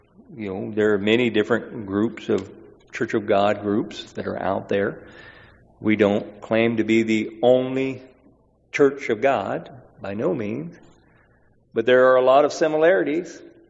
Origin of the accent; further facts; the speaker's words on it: the South, United States; Growing up in the South, there's two types of snakes that are called, or they look like a coral snake.